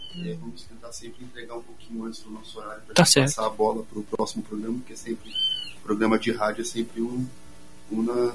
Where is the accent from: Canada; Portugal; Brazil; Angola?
Brazil; Eu acho que nada melhor do que colocar como música popular, porque nós somos brasileiros.